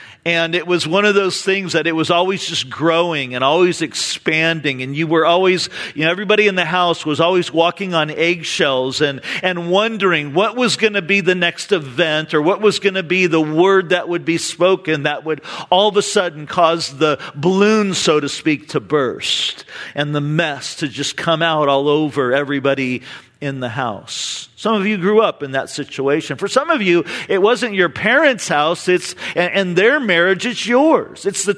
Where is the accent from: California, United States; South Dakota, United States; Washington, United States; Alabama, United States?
California, United States; Santa Ana; when I was growing up in Santa Ana